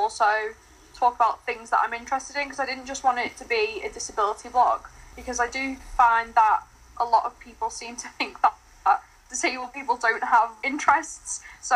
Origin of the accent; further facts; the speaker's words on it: Liverpool, North West England, United Kingdom; now in Wellingborough, United Kingdom; I'm 29. I'm originally from Liverpool, but I live in Wellingborough, Northamptonshire at the moment.